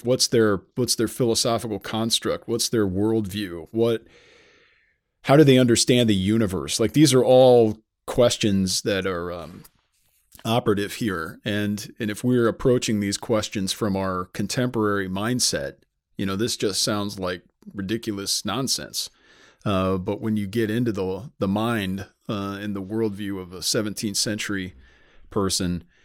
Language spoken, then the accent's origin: English; England, United Kingdom; now in United States; just as an Englishman and curious